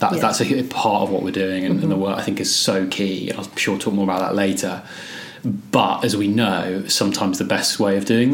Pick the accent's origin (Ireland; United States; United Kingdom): United Kingdom; Scotland; moved away as an adult; now in England, United Kingdom; because my parents have English accents, I'd sort of had a slight English accent as a kid. Now I've obviously lost my Scottish accent.